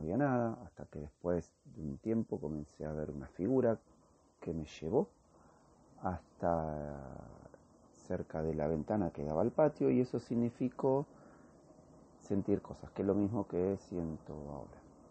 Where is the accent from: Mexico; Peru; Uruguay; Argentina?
Argentina; Yo tengo 44 años. Soy de Argentina.